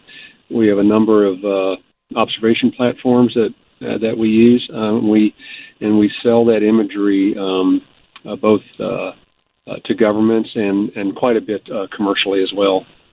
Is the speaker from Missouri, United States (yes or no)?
yes; St. Louis, Missouri, United States; I mean, I am from the St. Louis area